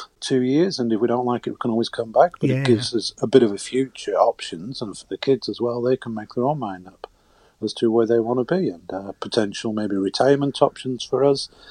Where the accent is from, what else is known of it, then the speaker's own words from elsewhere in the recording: Oswaldtwistle, North West England, United Kingdom; Oswaldwistle, sorry.